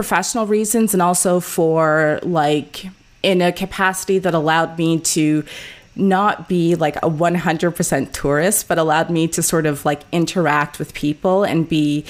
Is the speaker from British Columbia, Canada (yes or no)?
no; Toronto, Ontario, Canada; also born or lived in Trinidad and Tobago / France; So I was born and raised in Canada, in Toronto. My family is from Trinidad and Tobago. I lived in Trinidad for 2 years as a baby, so I don't have strong memories.